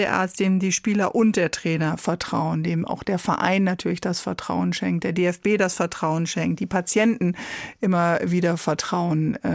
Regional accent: Northern Germany, Germany; an Marinas jetzt als Norddeutsche, die ja viel an unterschiedlichen Marinas war.

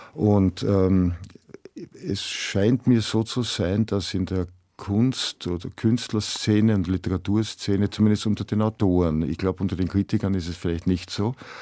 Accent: Vienna, Austria; ich komme aus der Stadt, da gibt es keine Alpen, keine Almen, keine Lederhosen und ich bin Wiener

